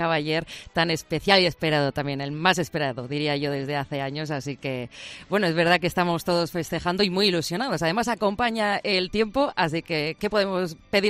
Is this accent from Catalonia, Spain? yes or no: no; San Sebastián, Basque Country, Spain; porque somos muchos los donostiarras que ya la venimos viendo, como dices, desde hace una semana.